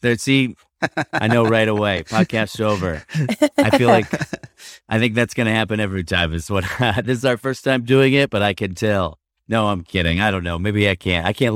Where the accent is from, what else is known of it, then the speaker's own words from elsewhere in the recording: Concord, Massachusetts, United States; Oh, I grew up in Concord, Massachusetts.